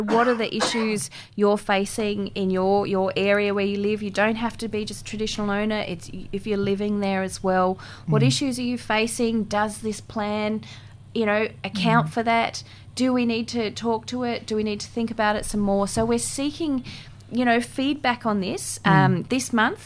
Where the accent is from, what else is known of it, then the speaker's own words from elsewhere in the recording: Tasmania, Australia; Oh, Palawa woman, Trawulaway from Lutruwita, Tassie.